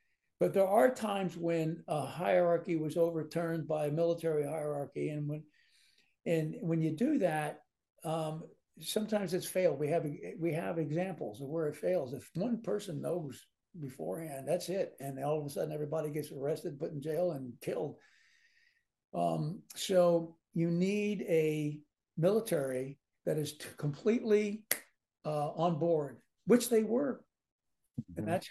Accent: Dayton, Ohio, United States; born there; His father, where I was born in Dayton, Ohio.

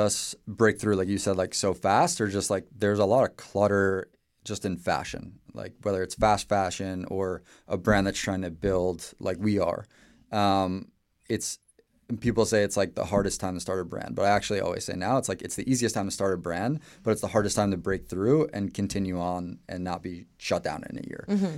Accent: New York, United States; he also grew up on Long Island, a town over from where he raised me and my mom raised me.

